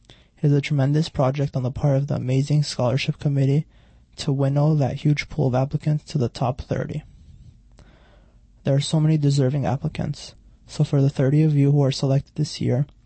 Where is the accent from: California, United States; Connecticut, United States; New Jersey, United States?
New Jersey, United States; As Kate mentioned, I'm from New Jersey. I just finished up my bachelor's and I'm currently relocating to Ruston, Louisiana, where I'll be starting at Louisiana Tech in the fall.